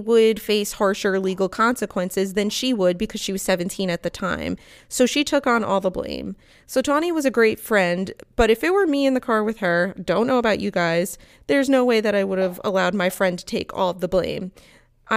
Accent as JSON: {"language": "English", "region": "New York", "country": "United States", "said": "I'm from New York. Maybe that's why I'm just kind of like more lenient about it."}